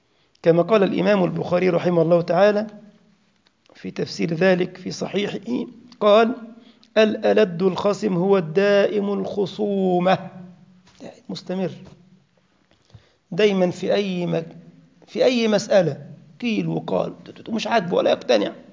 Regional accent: Egypt; زي عندنا في مصر يقول لك المية تكدب الغطاس

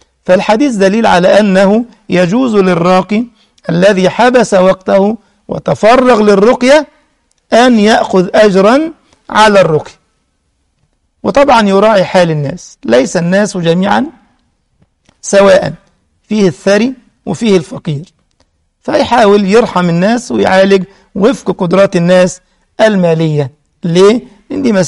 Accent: Egypt; أذكر مرة أحد المعالجين هداه الله عندنا في مصر

